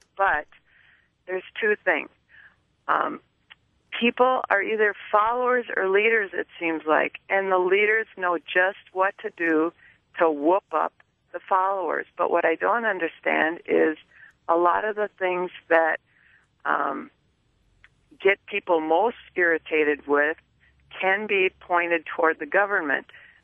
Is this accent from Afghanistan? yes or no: no; Midwest, United States; growing up in the Midwest, not particularly religious or political, but I came from a very functional family.